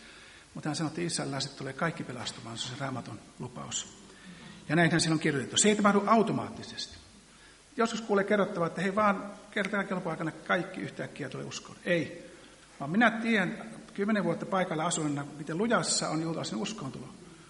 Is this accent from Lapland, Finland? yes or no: no; Liperi, North Karelia, Finland; born there; Minä, joka olen syntynyt itärajalla, Liberissä, tuolla Pohjois-Karjalassa